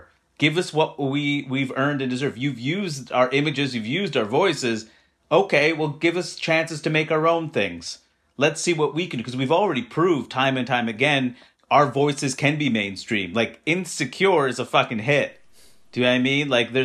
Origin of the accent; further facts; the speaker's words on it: New York City, New York, United States; This isn't every place in the country and the world is not where I grew up in Queens, New York, right?